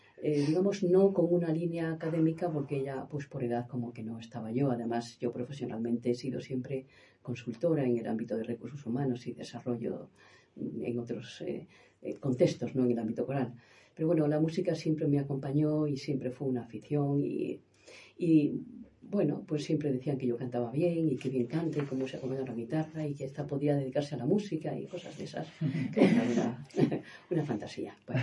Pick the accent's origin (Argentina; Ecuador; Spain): Spain; northern Spain; born there; Y en la tierra de donde yo nací, que es en el norte de España, es muy frecuente cantar en los encuentros familiares y los encuentros de amigos.